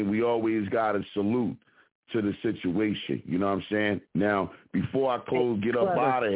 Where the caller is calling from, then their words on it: Philadelphia, Pennsylvania, United States; representing from the Broad Street Bully side of Philadelphia, where your grandmother is holding up the line at Walmart with her $700 of coupon clippings.